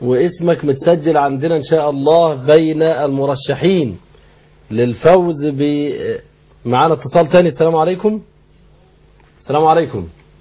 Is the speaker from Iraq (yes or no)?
no; Egypt; احنا مصريين